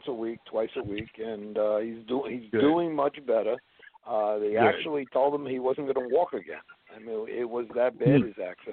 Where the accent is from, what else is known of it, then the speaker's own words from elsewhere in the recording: Brooklyn, New York, United States; I come from Brooklyn. I'm in Bensonhurst, which, as many people know, it's the home of organized crime.